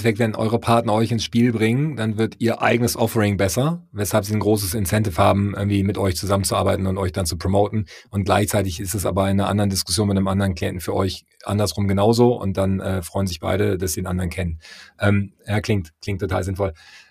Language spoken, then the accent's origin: German; Mettmann, North Rhine-Westphalia, Germany; born there; Kreis Mettmann kann ich auch nur empfehlen, ja, als gebürtiger Mettmanner.